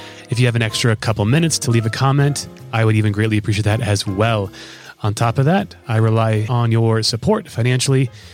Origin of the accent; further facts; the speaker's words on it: Nebraska, United States; And so I think it could be partly, sis, that we're from Nebraska.